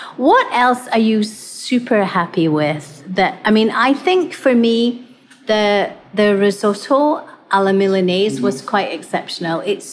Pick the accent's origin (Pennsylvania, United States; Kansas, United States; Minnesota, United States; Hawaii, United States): Hawaii, United States; No one's joining us, but we're from Hawaii.